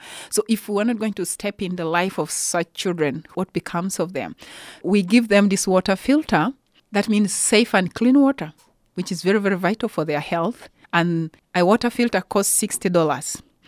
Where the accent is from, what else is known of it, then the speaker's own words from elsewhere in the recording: Uganda; I was born and raised in Uganda.